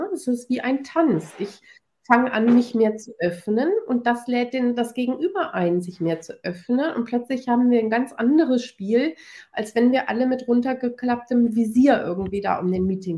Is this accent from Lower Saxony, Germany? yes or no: no; Hamburg, Germany; ich komme aus Hamburg